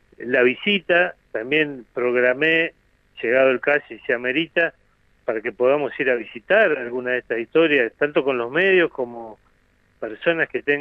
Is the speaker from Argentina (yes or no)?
yes; Argentina; como argentinos